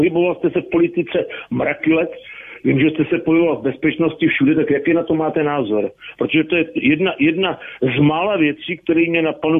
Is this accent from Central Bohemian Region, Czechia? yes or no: yes; Lány, Central Bohemian Region, Czechia; a jsem z Lánu, jako pan prezident Zeman